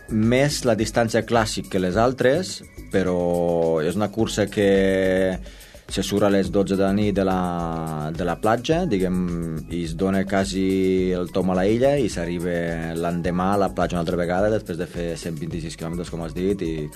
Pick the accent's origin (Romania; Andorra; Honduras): Romania; born there; Catalan is a second language; jo vaig néixer a Romania ara fa uns 38 anys. De ben jove, amb 10 o 11 anys, et diria, ja vaig començar a fer atletisme.